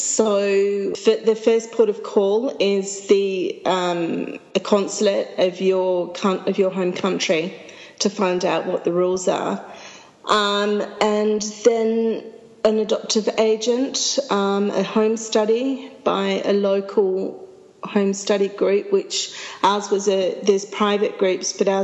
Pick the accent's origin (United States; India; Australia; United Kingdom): Australia; decided that being Australian, it would be too difficult. We're back living in Australia at that time